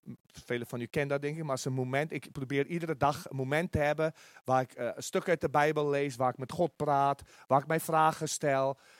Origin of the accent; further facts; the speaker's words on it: South Africa; now in Netherlands; ik ben 1988 uit Zuid-Afrika gekomen, dus dit is inmiddels al bijna volgend jaar, februari, is het al 32 jaar geleden.